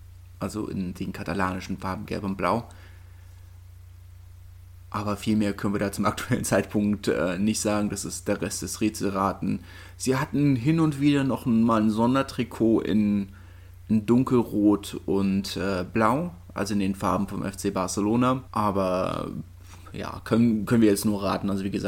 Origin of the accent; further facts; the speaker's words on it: Berlin, Germany; für mich als Berliner und Herthaner